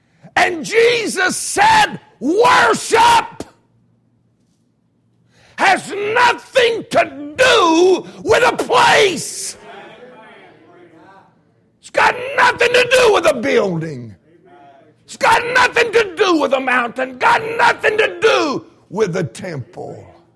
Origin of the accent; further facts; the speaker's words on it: Appalachia, United States; We're not hillbillies and we're not hicks. We're Appalachian Americans. That's what we are.